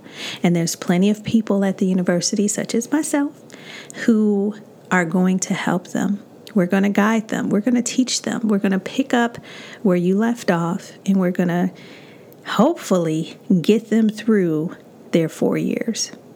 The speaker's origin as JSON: {"language": "English", "town": "Chicago", "region": "Illinois", "country": "United States", "said": "But, you know, I'm from Chicago, so it's still so much I can take."}